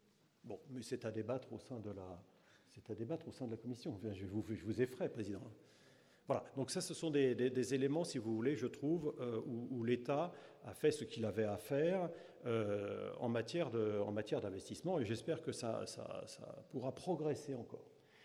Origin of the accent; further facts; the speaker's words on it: France; Enfin, on est français, quoi.